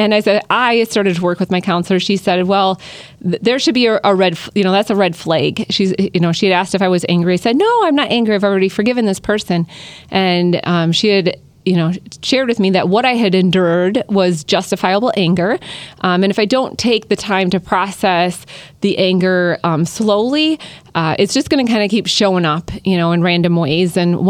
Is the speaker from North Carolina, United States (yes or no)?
no; Medford, Wisconsin, United States; So I grew up in Medford, Wisconsin, so home of the Tombstone Pizza.